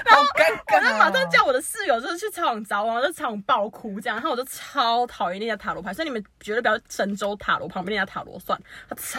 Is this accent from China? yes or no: no; Taichung, Taiwan; 我们是台中人